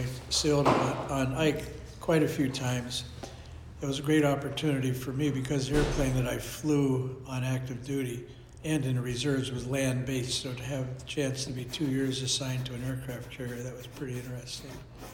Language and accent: English; Ohio, United States; Well, I come from Ohio, a little steel town in Ohio, and people are very conservative.